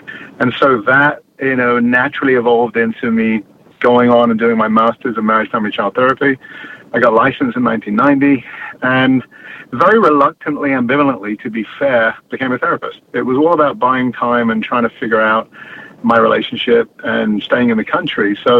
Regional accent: England, United Kingdom; now in Los Angeles, United States; I am originally from England. I moved out to Los Angeles in 1983.

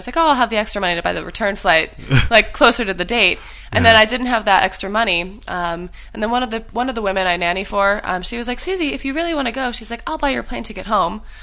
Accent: New York, United States; I do. Really? I'm a New Yorker.

